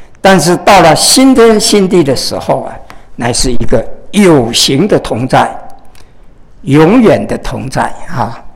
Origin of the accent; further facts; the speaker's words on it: China; 我们中国人呢、啊，造字说苦，很有意思